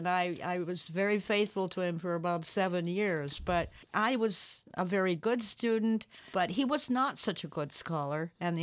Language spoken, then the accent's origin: English; Chicago, Illinois, United States; born there; No, I didn't. I was born in Chicago.